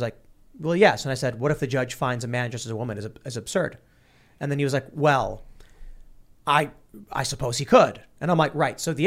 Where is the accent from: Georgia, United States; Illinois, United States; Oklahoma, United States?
Illinois, United States; Chicago; So, my attitude is, growing up in Chicago.